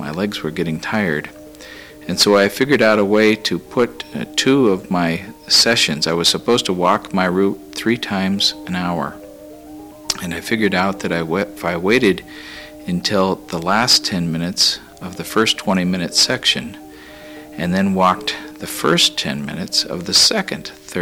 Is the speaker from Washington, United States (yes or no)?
yes; Tacoma, Washington, United States; I'm from Tacoma, Washington.